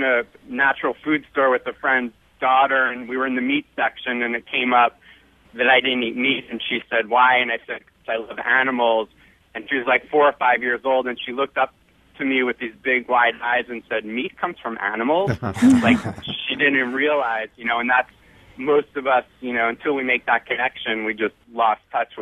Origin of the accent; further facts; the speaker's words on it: New York, United States; I grew up in New York